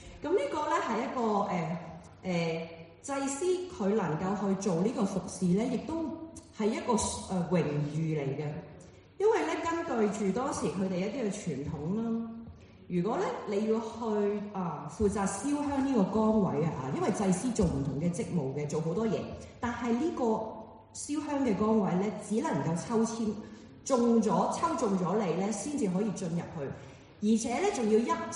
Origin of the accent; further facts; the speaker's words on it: Hong Kong; 即係好似我哋香港人有時都會去